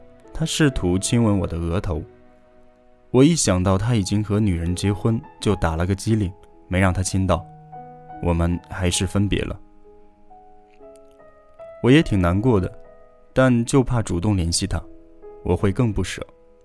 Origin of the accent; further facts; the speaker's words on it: Chongqing, China; 先说好，我不在理发店上班，我来自 gay 都重庆，这是中国对 LGBT 最包容的城市之一。